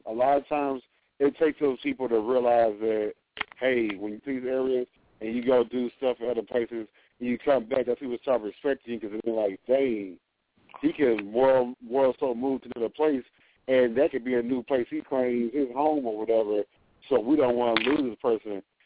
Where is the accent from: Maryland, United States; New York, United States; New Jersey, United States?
New Jersey, United States; now in Texas, United States; I mean, heck, I spent most of my life in Texas, but I'm originally from Jersey, and I can say, one thing I can say is my Jersey people respect me